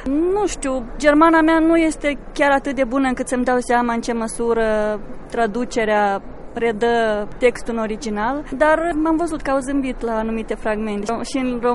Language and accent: Romanian; Moldova; accent: Moldovan; reprezint aici Moldova și România și dialectul meu moldovenesc poate trezi un anumit interes pentru țara noastră, care este atât de puțin cunoscută la nivel internațional.